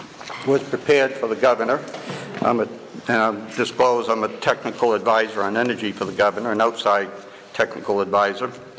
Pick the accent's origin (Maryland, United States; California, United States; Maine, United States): Maine, United States; Bangor; I'm from Bangor, Maine.